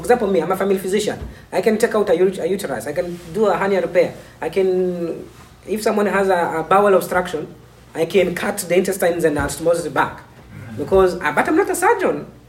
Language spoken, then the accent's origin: English; Bujumbura, Bujumbura Mairie, Burundi; born there; Yeah, I was born in Burundi, Bujumbura, the capital city.